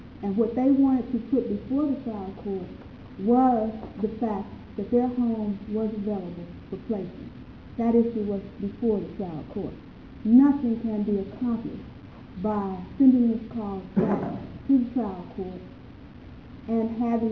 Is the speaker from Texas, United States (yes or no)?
yes; Dallas, Texas, United States; from Dallas, Texas.